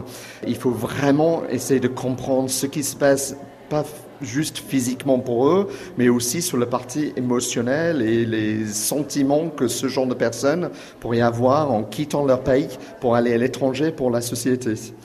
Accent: England, United Kingdom; now in France; On est arrivé en 2009, donc ça fait cette année 10 ans qu'on est là. Je suis anglais et on s'est naturalisé l'année dernière. Donc maintenant on a la dual nationalité anglais-français.

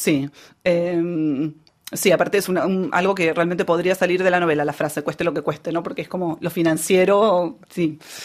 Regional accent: Argentina; Bueno, antes de ir yo ya era bastante, bueno, como muchos argentinos o como mucha gente, bastante fan de Inglaterra.

